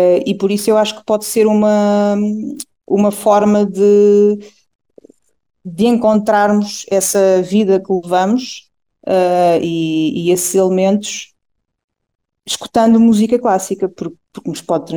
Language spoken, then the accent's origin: Portuguese; Minde, Santarém, Portugal; eu sou de Mindo.